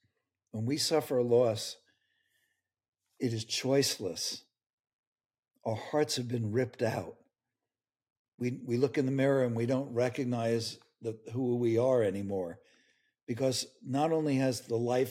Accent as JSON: {"language": "English", "region": "New York", "country": "United States", "said": "I'm originally from New York."}